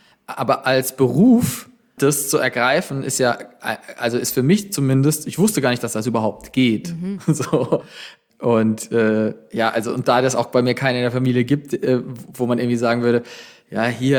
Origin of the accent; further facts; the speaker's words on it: Baden-Württemberg, Germany; ich komme aus einer Fasnachtshochburg aus dem Schwarzwald